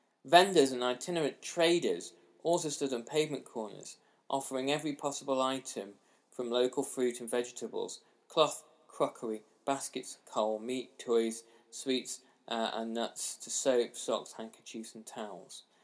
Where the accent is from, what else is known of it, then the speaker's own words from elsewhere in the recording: Hong Kong; my own experience of growing up in Hong Kong in the 1980s and passing over to China fairly frequently